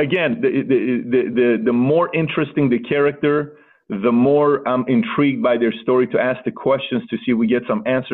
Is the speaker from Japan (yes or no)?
no; Iran; Myself, I'm from Iran.